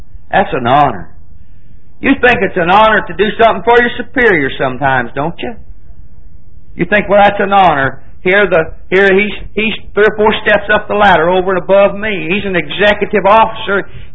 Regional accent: West Virginia, United States; I said, "I'm from Fairmont, West Virginia." Wasn't even from there. I was from up a hollow here somewhere, but I knew they wouldn't know the name of the hollow. So I always said, "Fairmont, West Virginia is the nearest town."

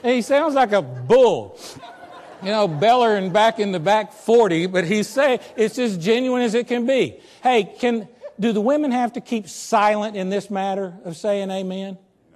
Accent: the South, United States; now in Nebraska, United States; Do you know, I'm from down south. I'm sure I've been up Nebraska long enough that I've lost all of my accent.

